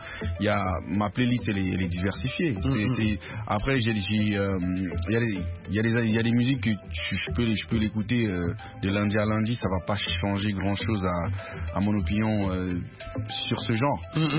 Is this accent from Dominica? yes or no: no; Cameroon; now in France; je suis parti du Cameroun par le désert. Je suis arrivé en France.